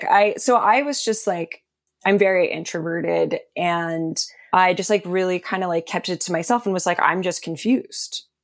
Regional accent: Canada; I am a screenwriter and filmmaker. I'm Canadian.

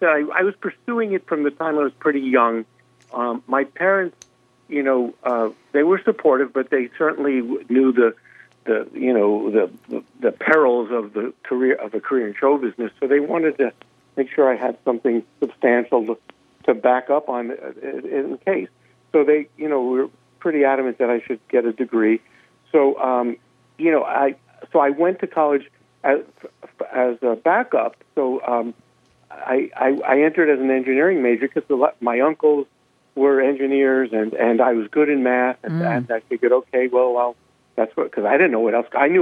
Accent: Brooklyn, New York, United States; I grew up in Flatbush in Brooklyn.

